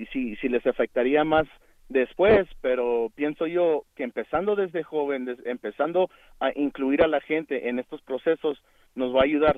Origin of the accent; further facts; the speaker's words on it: United States; born there; yo nací aquí en los Estados Unidos, pero mis padres son de México.